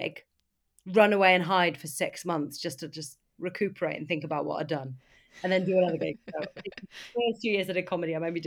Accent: Aberystwyth, Wales, United Kingdom; moved away as an adult; So I was raised in Aberystwyth. My parents are farmers. I went away to drama school when I was 19, went up to London.

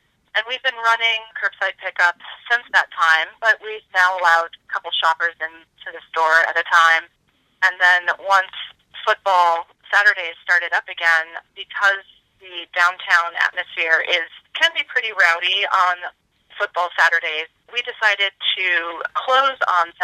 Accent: East Coast, United States; I grew up on the East Coast, and after graduating college, I went into contemporary art in New York City

